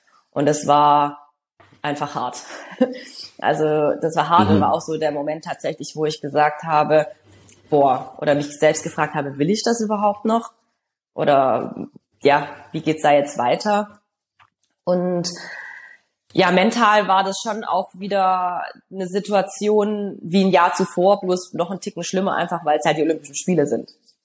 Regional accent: Stuttgart, Baden-Württemberg, Germany; wir hatten dann 2007 die Weltmeisterschaft in Stuttgart, das heißt in meiner Heimatstadt.

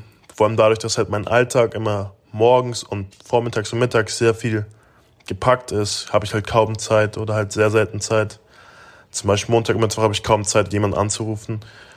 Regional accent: Germany; accent: German; Nee, ich bin sozusagen der Deutsche. Meine Teammates sind aber voll nett. Die machen natürlich immer meinen deutschen Akzent machen sich ein bisschen über meinen deutschen Akzent lustig

